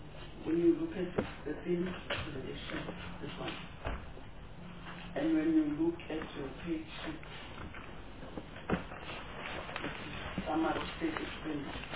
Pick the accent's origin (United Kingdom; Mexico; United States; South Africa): South Africa; I'm a South African, and I'm talking as a South African.